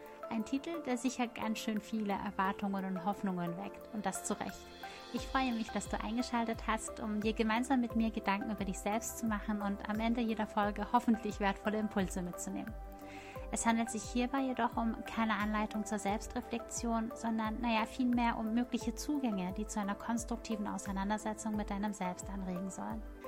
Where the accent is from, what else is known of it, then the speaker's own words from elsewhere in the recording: Mannheim, Baden-Württemberg, Germany; born there; dass ich gebürtige Mannheimerin bzw. Monnemerin bin.